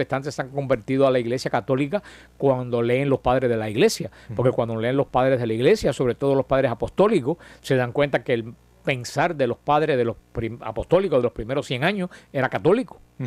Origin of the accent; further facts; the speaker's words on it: Cuba; a los hermanos de mi tierra de Cuba y de mi parroquia, del Mariel